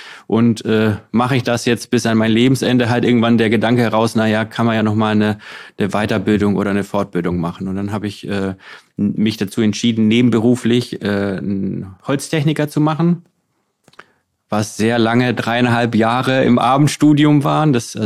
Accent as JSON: {"language": "German", "town": "Giengen", "region": "Baden-Württemberg", "country": "Germany", "tie": "born or raised there", "said": "Ich komme aus der Nähe, also zwischen Heidenheim und Ulm. So, das ist quasi so die Grenze zu Bayern, genau, aus der Ostalb, so ein bisschen Donaumoos, Brenztal, die Gegend. Also im Endeffekt, ich bin in Giegen geboren, wo die Teddybären herkommen, Steifbären."}